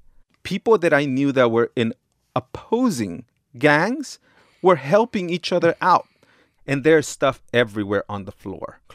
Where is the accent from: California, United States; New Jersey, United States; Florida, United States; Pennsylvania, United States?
California, United States; Los Angeles; Because that's all you listened to growing up in South Central.